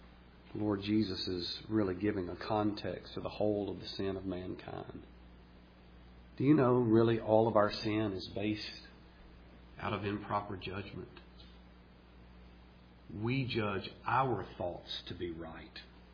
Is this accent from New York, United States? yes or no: no; Birmingham, Alabama, United States; growing up in Birmingham, the only baseball team we knew was the Atlanta Braves